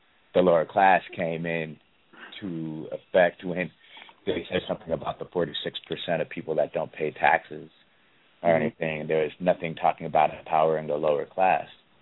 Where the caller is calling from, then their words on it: Saint Paul, Minnesota, United States; I'm calling from St. Paul.